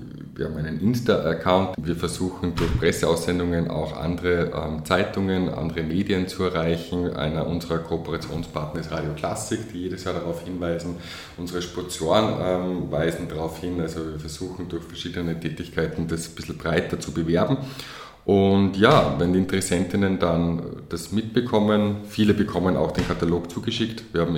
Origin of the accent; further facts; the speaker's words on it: Salzburg, Austria; Ich komme ursprünglich aus Salzburg und habe dann in Wien Kultur- und Sozialanthropologie studiert.